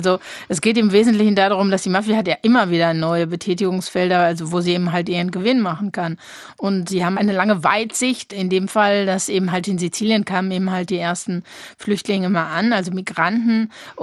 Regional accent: North Rhine-Westphalia, Germany; von Cam, wo ich aufgewachsen bin, im Ruhrgebiet

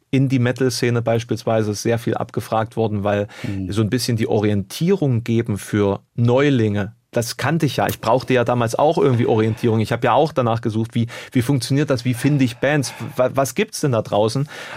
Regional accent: Germany; accent: Thuringian; Es ist Thüringisch. Wir sprechen Thüringisch.

